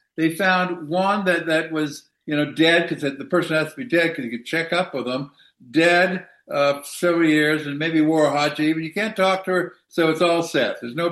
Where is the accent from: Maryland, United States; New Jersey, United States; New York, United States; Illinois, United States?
New York, United States; New York City; Well, you know, I'm from New York City, and New York has kind of gone through waves.